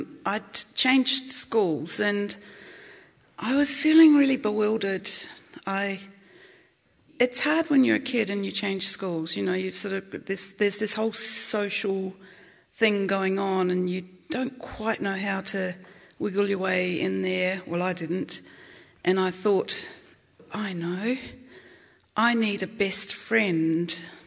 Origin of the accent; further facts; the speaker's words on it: Adelaide, South Australia, Australia; Well, I grew up in Adelaide, Australia.